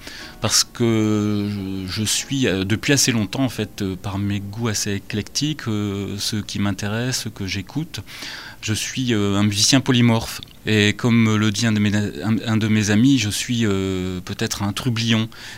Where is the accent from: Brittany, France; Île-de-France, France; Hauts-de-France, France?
Hauts-de-France, France; born there; also born or lived in Dunkirk; now in Lille, France; je suis né dans le Pas-de-Calais, donc pas à Lille proprement dit, mais j'habite à Lille depuis pas mal d'années maintenant, après un passage par Dunkerque.